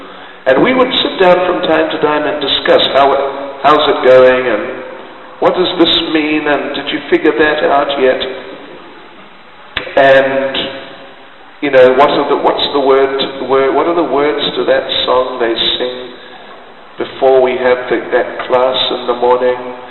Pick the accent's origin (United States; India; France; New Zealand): New Zealand; Auckland; So, he was a New Zealander from Auckland, where I'm from, and we met each other, and he found out I was from New Zealand